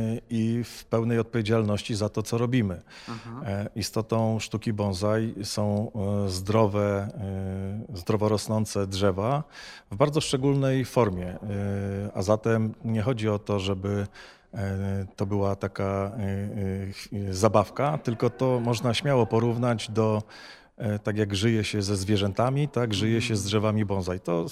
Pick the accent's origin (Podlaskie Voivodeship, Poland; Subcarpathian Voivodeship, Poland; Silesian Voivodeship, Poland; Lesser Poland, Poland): Lesser Poland, Poland; Kraków; jestem z Krakowa